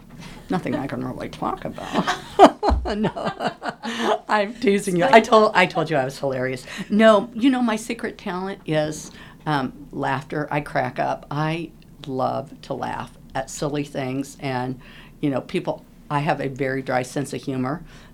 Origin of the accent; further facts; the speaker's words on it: Topeka, Kansas, United States; I was born and raised in Topeka.